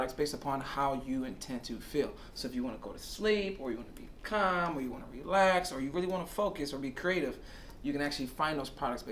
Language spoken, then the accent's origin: English; Ypsilanti, Michigan, United States; Yactown. I grew up in Yactown.